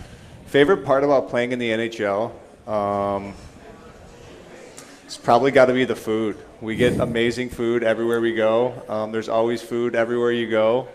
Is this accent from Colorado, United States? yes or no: no; Detroit, Michigan, United States; And for me, I grew up in Detroit.